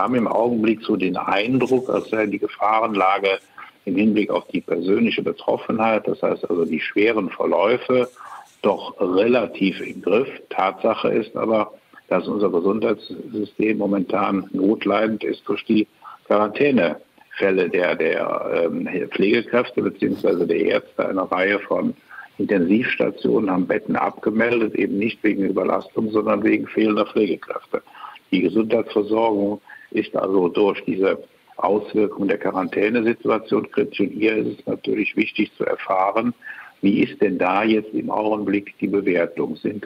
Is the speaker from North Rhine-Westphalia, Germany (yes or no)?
yes; North Rhine-Westphalia, Germany; Ich komme ja bekanntermaßen aus dem Bundesland Nordrhein-Westfalen